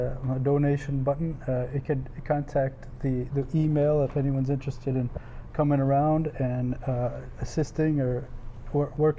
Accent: Iran; moved away; I'm from Iran, but.

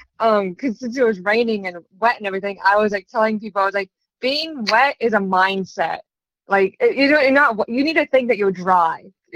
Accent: Orlando, Florida, United States; now in Royston, United States; So I am from Orlando, Florida, a little bit outside of Orlando, and right now I'm going to school at Emmanuel College in Royston, Georgia.

